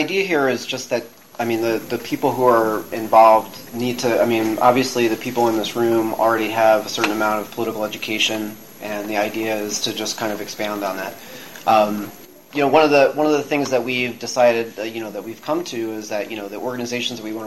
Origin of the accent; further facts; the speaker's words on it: Philadelphia, Pennsylvania, United States; you know, I'm from Philly originally. I moved away and lived away for a very long time. I came back and now I'm trying to execute the strategy.